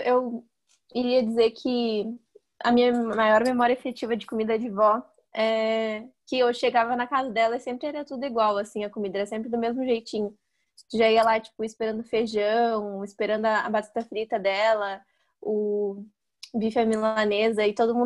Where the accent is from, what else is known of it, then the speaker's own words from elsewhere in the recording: Rio Grande do Sul, Brazil; Como a gente é aqui do Rio Grande do Sul, é muito tradicional, pelo menos na minha casa, tinha cuca e tinha sopa de capelete.